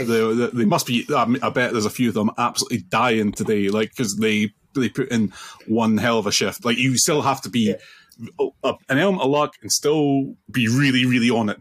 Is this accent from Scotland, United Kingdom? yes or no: yes; Scotland, United Kingdom; I'm Scottish